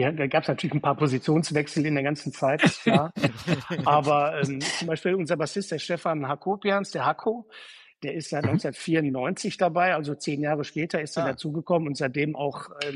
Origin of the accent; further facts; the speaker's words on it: Dorsten, North Rhine-Westphalia, Germany; Ich komme aus Dorsten eigentlich, bin auch in Dorsten zur Schule gegangen